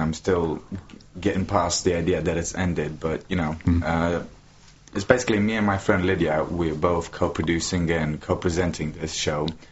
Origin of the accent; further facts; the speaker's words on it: Transylvania, Romania; moved away as an adult; also born or lived in Bucharest; now in New Zealand; I come from Transylvania. So then I turned 18, I could leave home, and I took an airplane. I came here to do a degree in film, radio, and TV production at Christchurch in Canterbury